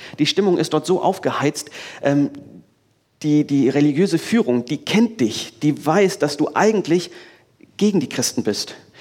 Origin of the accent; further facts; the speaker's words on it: Germany; Fast überall auf der Welt ist das so ungeordnet, wie wir als Deutsche es empfinden würden.